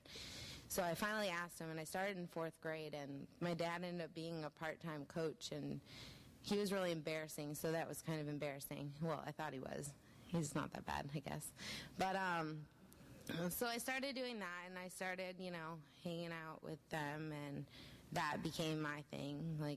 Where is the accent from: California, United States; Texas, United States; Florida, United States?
Florida, United States; Bradenton; born there; I was born in Bradenton, Florida.